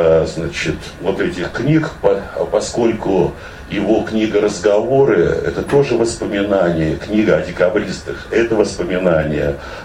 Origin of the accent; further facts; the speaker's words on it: Ulan-Ude, Buryatia, Russia; Через год этот двухтомник дошел до моего родного города Улан-Удэ, и в 1993 году, будучи в Улан-Удэ, мне посчастливилось купить этот двухтомник